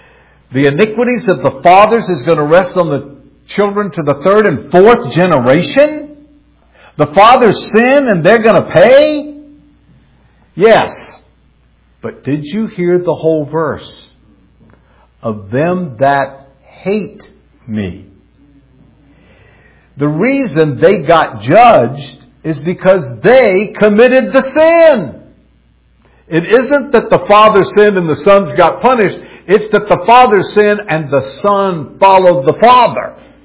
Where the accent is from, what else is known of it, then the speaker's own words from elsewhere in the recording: the South, United States; I said a minute ago I grew up in the South, and I remember living in the South arguing with people about this.